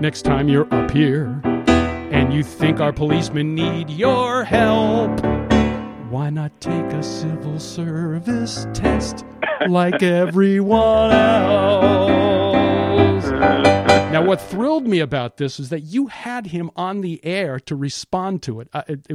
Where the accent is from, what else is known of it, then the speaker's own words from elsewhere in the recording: New York, United States; Yeah, I'm from Long Island originally.